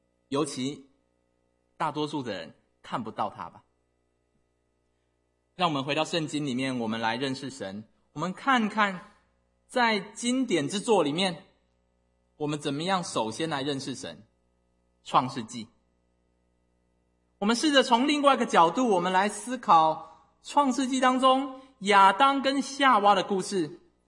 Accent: Taiwan; 我来自台湾，所以我当然的想要以台湾的方式传统来当例子。

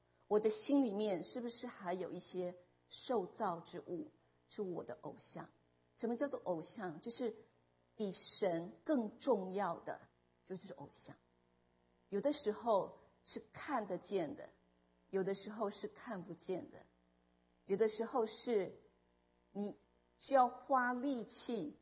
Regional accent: China; 我们中国人就应该常常就穿旗袍啊、棉袄

